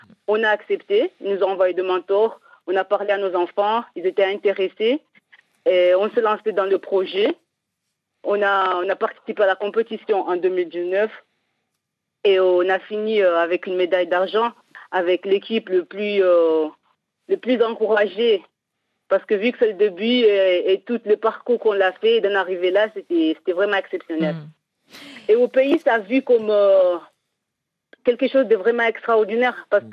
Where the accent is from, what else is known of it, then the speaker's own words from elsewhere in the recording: Comoros; Oh, je grandis aux Comores, j'ai fait toutes mes études aux Comores, même universitaires.